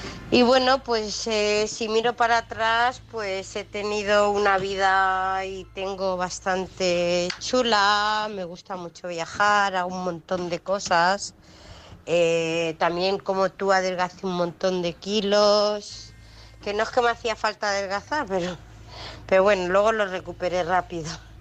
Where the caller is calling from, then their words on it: United Kingdom; del Reino Unido.